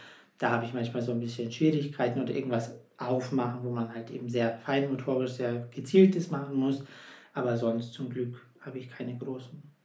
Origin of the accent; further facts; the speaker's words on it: Munich, Bavaria, Germany; Hallo, ich komme aus München.